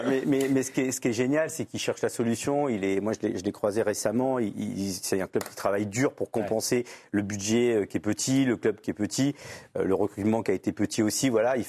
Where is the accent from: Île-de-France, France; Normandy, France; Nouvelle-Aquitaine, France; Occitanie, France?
Normandy, France; Le Havre; Il a fait monter le club du Havre. Moi, c'est ma ville natale